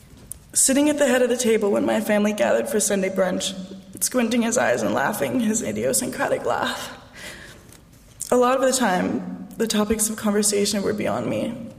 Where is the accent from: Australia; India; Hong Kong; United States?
Hong Kong; because my sister and I grew up in Hong Kong.